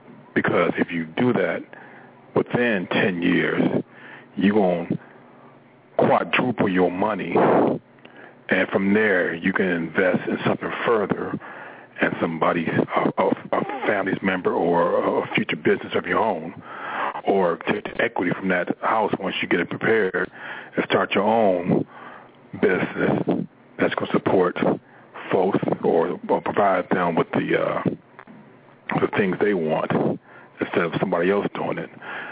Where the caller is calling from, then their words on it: Detroit, Michigan, United States; Yeah, I'm calling from Detroit.